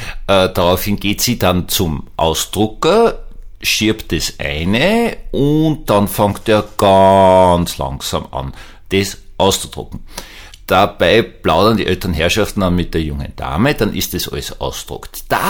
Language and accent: German; Austria; Also als Österreicher nähere ich mich gebückt